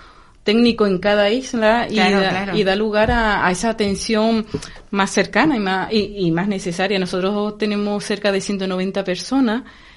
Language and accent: Spanish; Canary Islands, Spain; yo soy de Gran Canaria. Claro, ¿no? Sí, aquí llevo 2 años